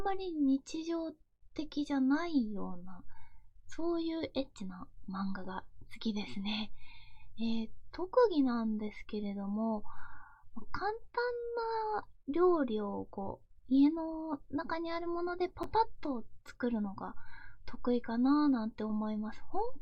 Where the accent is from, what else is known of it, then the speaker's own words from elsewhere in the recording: Shizuoka, Japan; 出身地なんですけれども、静岡県出身です。